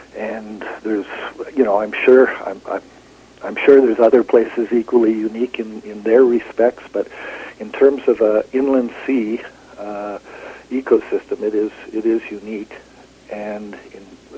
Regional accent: Winnipeg, Manitoba, Canada; I come from Winnipeg originally

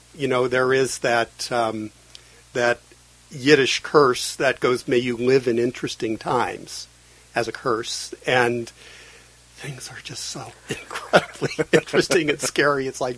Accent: United States; No. No, there's not. And I'm an American, too.

